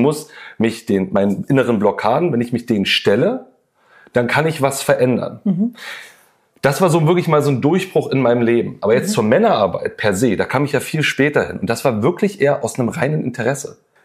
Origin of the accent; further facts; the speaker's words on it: Berlin, Germany; ich komme aus Berlin